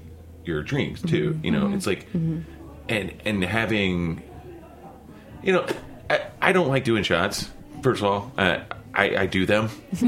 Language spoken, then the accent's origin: English; Oklahoma, United States; I'm from Oklahoma. We did the two step.